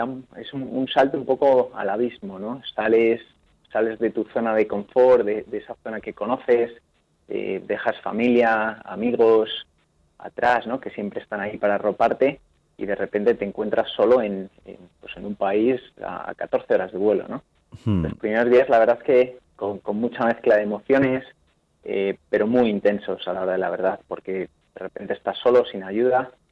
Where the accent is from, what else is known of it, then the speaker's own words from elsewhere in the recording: Spain; now in Singapore; a los que venimos de España se nos hace un poco más cuesta arriba, sobre todo al inicio, esa falta de interacción.